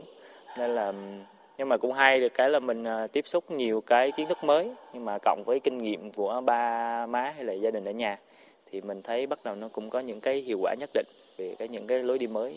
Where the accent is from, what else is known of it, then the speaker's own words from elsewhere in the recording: Central Highlands, Vietnam; also born or lived in Ho Chi Minh City; Bởi vì lớn lên từ nhỏ lớn ở Tây Nguyên thì đất rộng mà người thưa mà.